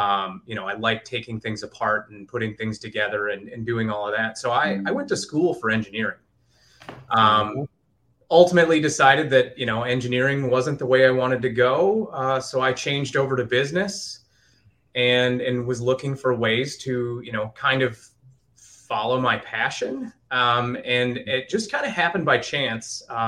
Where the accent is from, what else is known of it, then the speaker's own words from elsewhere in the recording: Minneapolis, Minnesota, United States; I grew up in Minneapolis and my beginnings in the industry was in Minnesota.